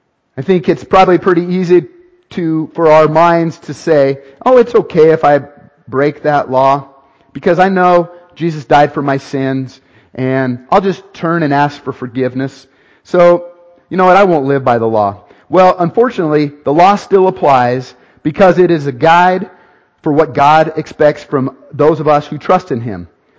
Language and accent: English; Riverton, Wyoming, United States; Years ago, I was a senior, must have been a senior in high school. I grew up in Riverton, Wyoming.